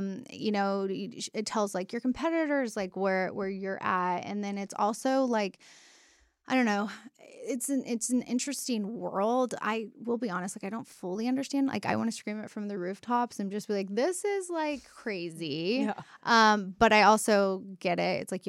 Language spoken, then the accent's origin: English; Texas, United States; like I grew up in Texas, cherry limeade Sonic.